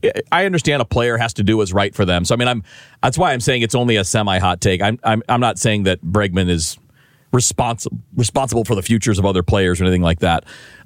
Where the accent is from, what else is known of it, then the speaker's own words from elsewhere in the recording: Detroit, Michigan, United States; you know, I grew up in Detroit, so I've got my Tigers roots.